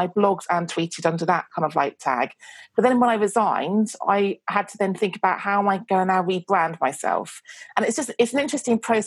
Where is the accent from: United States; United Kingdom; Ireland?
United Kingdom; South West England; I was brought up in Devon, and like Devon is so white, so white.